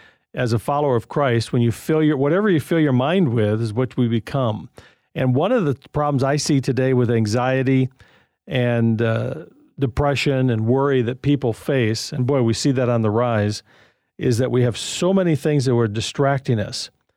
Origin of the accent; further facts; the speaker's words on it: Michigan, United States; when I was growing up in the Detroit suburb, we went to church in Royal Oak, or I'm Oak Park, Michigan